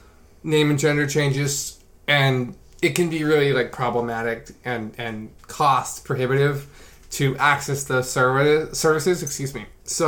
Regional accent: California, United States; I am a trans woman, so I'm 23 years old. I was born and raised in California.

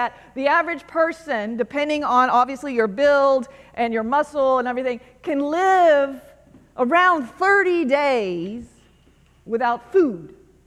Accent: Florida, United States; I'm a coastal person. I grew up in Florida. I grew up along the Gulf Coast. I love salt air, even though it corrodes everything, as we know.

